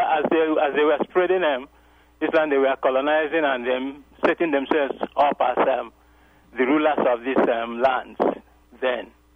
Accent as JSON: {"language": "English", "country": "Nigeria", "said": "I come from Nigeria myself."}